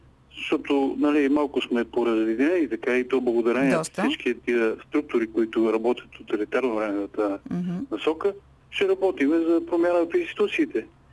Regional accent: Pirdop, Sofia Province, Bulgaria; съм от Пирдоп

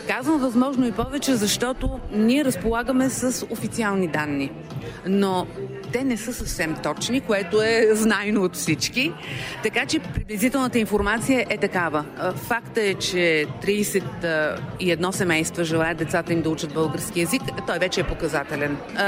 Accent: Pazardzhik, Pazardzhik Province, Bulgaria; now in Reus, Spain; Аз съм от Пазарджик, но живея от 18 години в Реус. В Каталуния Реус е един прекрасен град, родното място на Антони Гауди и Корнет.

